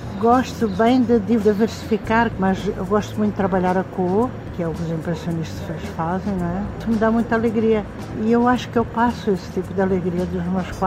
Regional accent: Mozambique; also born or lived in Portugal; now in Denmark; eu sou do Moçambique, sim, África. Meus pais eram portugueses. Aí quando foi da descolonização, nós tivemos que sair de Moçambique. Fomos para Portugal

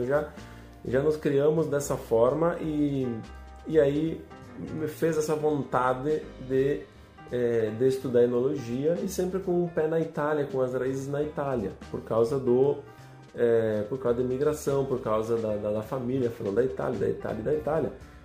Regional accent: Flores da Cunha, Rio Grande do Sul, Brazil; vocês já vão perceber pelo meu sotaque que eu sou do Rio Grande do Sul, de Flores da Cunha, nascido em Flores da Cunha, criado aqui, sou de família de produtores e sempre estive envolvido no meio do vinho. Desde criança, eu sou de descendência italiana

